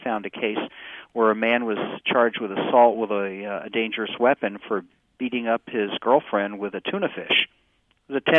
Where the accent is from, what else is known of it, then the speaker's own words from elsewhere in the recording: New England, United States; I grew up in New England where we had Friendly's, Friendly ice cream shops that had the best big beef.